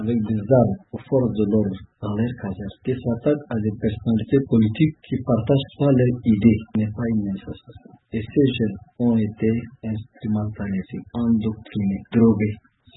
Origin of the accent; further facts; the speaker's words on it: Chad; Je suis Tchadien, j'ai vu le Tchad.